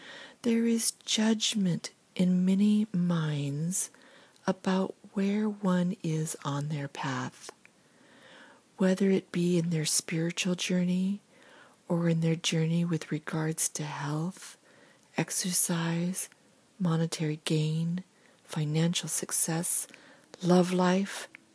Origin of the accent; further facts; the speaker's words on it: San Clemente, California, United States; these services are offered in my hometown of San Clemente, California